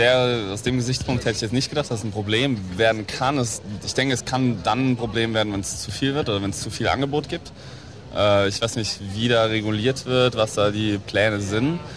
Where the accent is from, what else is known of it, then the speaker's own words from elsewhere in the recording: Saarland, Germany; now in Berlin, Germany; ich komme auch nicht aus Berlin, ich komme ursprünglich aus dem wunderschönen Saarland.